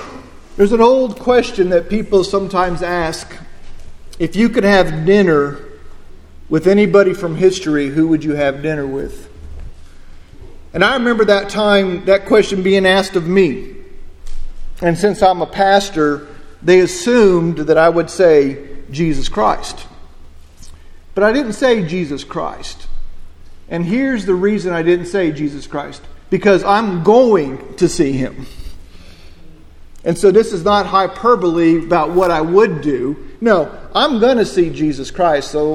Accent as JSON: {"language": "English", "region": "New Mexico", "country": "United States", "tie": "born there", "said": "That's how I got to New Mexico. That's how I was born in New Mexico."}